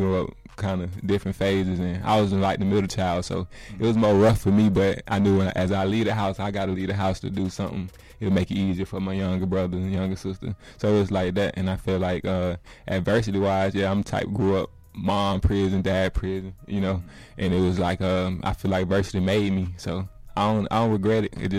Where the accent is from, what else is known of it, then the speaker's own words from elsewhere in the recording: Pensacola, Florida, United States; I'm from Pensacola, Florida, little small town. You know, it's kind of rough